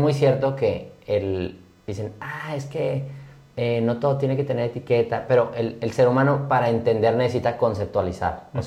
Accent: San Pedro Garza García, Nuevo León, Mexico; No solo soy mexicano. Bueno, soy neolonés, regio, San Petrino, ¿no? No, pues es que es más. O sea, y soy del Liceo de Monterrey

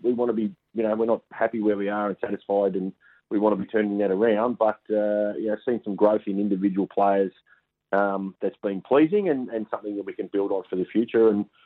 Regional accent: Melbourne, Victoria, Australia; When I'm growing up in Melbourne

